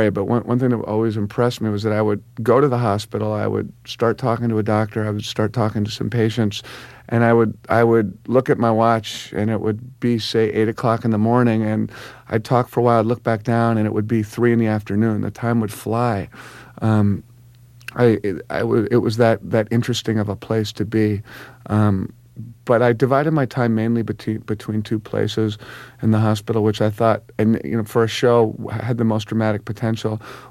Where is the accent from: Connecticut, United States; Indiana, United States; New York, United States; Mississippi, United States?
New York, United States; Westchester; when I was growing up in Westchester, New York